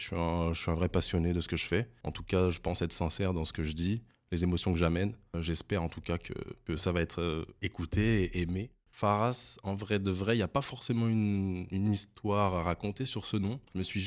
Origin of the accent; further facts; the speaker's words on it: Dreux, Centre-Val de Loire, France; also born or lived in Versailles; Je suis droué depuis mon troisième jour, quoi. Je suis né à Versailles, après, mes parents habitent à Dreux